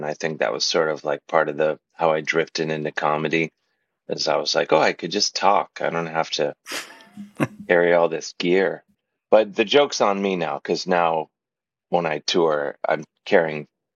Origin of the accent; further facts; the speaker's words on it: University Heights, Ohio, United States; Yeah. The mean streets of suburban Cleveland. I'm from University Heights. It's a really rough town.